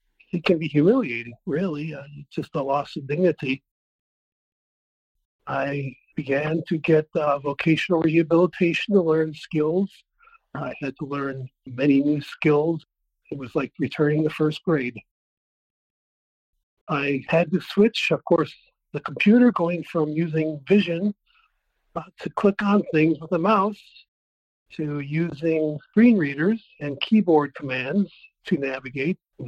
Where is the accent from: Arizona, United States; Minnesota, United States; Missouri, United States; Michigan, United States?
Arizona, United States; Scottsdale; I am from Scottsdale, Arizona.